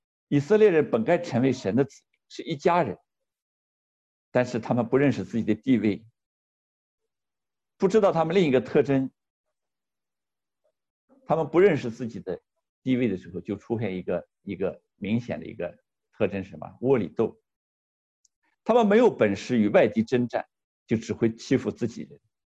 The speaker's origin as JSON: {"language": "Chinese", "country": "China", "said": "我们中国人3岁之前都放了羊"}